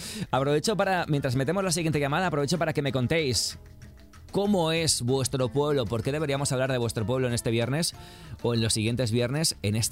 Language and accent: Spanish; Pamplona, Navarre, Spain; yo que soy de Pamplona, en San Fermines, tenemos nuestras tradiciones